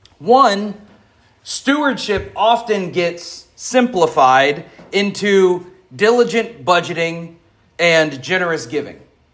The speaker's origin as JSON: {"language": "English", "region": "the South", "country": "United States", "said": "I'm from the South. It's kind of big down there."}